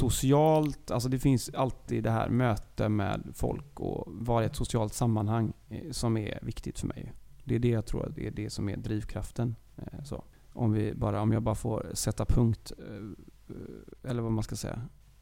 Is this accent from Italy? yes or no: yes; Italy; jag är italienare